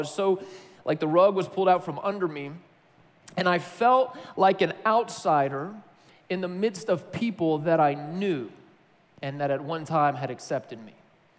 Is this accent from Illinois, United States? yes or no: no; Tennessee, United States; I grew up in East Tennessee, and I had a really cool childhood. For a lot of it, I grew up in kind of this like log cabin out in the country